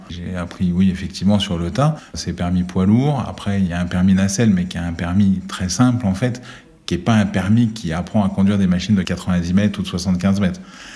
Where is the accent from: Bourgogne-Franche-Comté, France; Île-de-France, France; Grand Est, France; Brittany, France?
Bourgogne-Franche-Comté, France; Dijon; j'ai 49 ans, je suis de Dijon.